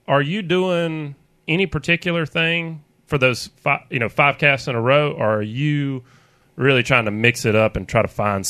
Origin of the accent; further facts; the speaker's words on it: Alabama, United States; You know, growing up on Fowl River, I kind of just stayed down in my neighborhood.